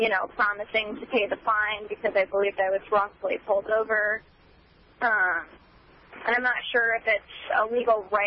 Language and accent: English; Olathe, Kansas, United States; I'm from the Olathe, Johnson County area